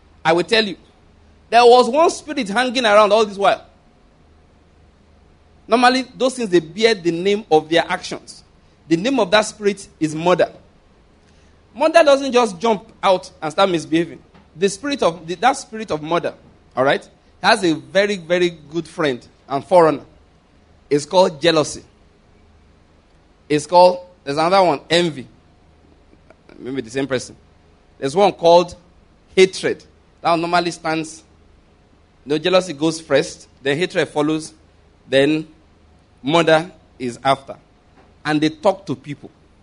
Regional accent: Ondo, Nigeria; now in Enugu, Nigeria; Naturally speaking, I'm from Ondo State. Naturally speaking. But I'm a Christian. That's what's most important to me. You understand? And here I am in Enugu.

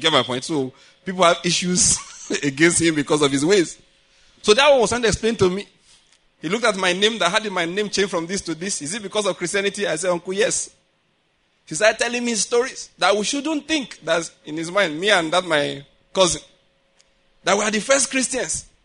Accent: Nigeria; There is a reason why I'm a Nigerian. There's a reason why I'm a black man.

